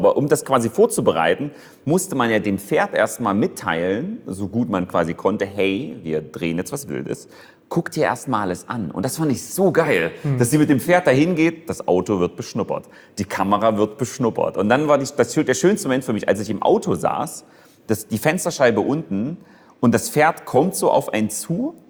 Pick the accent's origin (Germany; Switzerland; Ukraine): Germany; Leipzig, Saxony; Leipzig. Also ist schon groß.